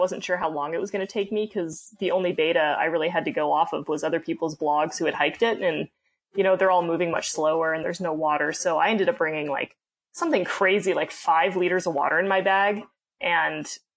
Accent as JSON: {"language": "English", "town": "Jackson", "country": "United States", "tie": "born or raised there", "said": "But yeah, no, I grew up in Jackson for the most part."}